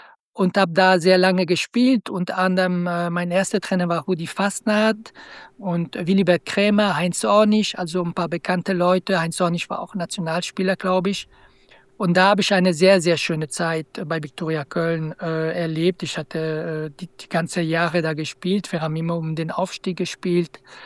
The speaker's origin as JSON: {"language": "German", "town": "Biel", "region": "Bern", "country": "Switzerland", "tie": "born or raised there", "said": "Ich bin in der Schweiz geboren, habe da ziemlich früh Fußball gespielt in Biel, Bien, in der Nähe von Bern."}